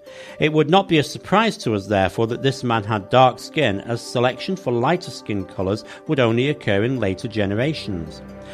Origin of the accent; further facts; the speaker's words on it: England, United Kingdom; One such ancient human from my home country, England, is